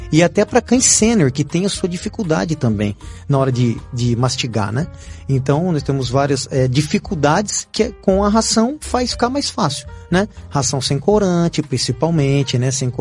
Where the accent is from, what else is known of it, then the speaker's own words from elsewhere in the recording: São Paulo, Brazil; Gosto de São Paulo, sou cria de lá, mas sou nordestina, minha família é nordestina